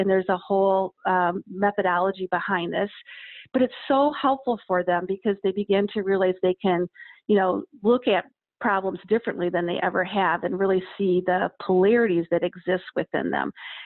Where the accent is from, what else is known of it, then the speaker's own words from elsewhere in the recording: Michigan, United States; I'm a nurse from West Michigan